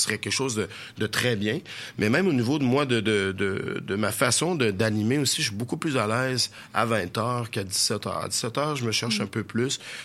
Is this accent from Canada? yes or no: yes; Chauveau, Quebec, Canada; Aller faire un petit tour d'où est-ce que je suis né, dans Chauveau, où je n'irai jamais revivre. En tout respect pour les gens qui restent dans Chauveau, j'ai quand même passé 18 ans de ma vie là